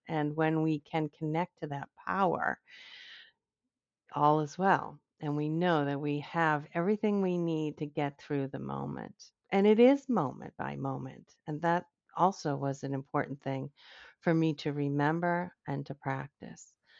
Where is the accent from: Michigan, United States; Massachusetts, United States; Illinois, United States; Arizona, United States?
Massachusetts, United States; Boston; and I'm from Boston, so we've got this Puritan work ethic going here as well.